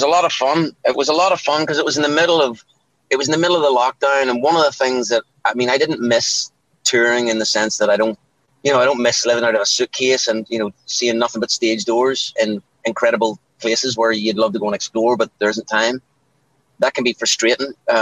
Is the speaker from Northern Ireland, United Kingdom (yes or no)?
yes; Northern Ireland, United Kingdom; growing up where I grew up, there was always music in the house.